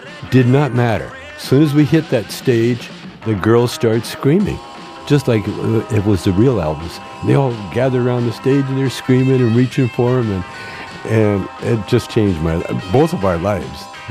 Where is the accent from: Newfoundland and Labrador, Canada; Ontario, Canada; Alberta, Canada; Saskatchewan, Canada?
Alberta, Canada; Calgary; I grew up in Calgary, Alberta, Canada. And it's 99% white, and not only white, but oil white, you know, Texas white.